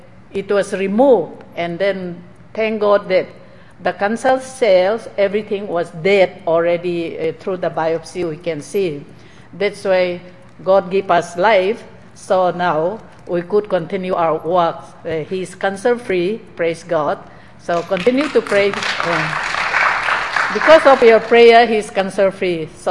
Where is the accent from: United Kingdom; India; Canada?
India; Manipur; moved away; Now from Thailand, we're moving to India in Assam. We come from Manipur, the black one, but we'll not be going to stay in our state, but we'll be staying in Assam.